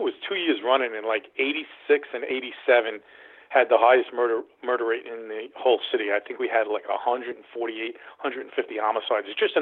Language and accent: English; Queens, New York, United States; I was born and raised in Queens, so I wasn't far from Brooklyn. I was in the five boroughs.